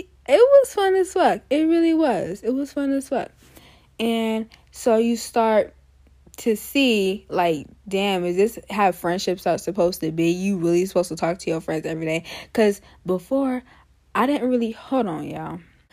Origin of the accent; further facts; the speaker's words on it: Ohio, United States; Am I allowed to say I'm from Ohio?